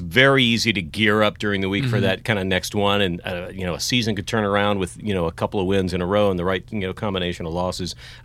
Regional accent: Texas, United States; now in Bay Area, United States; I was growing up in West Texas, and football was all anybody talked right. about.

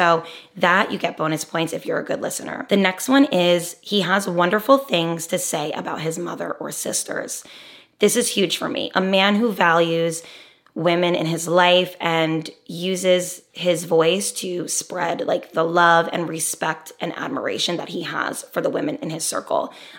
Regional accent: New Jersey, United States; He lived in the city, and although I'm from Jersey and I live very close, I was always very afraid of the city.

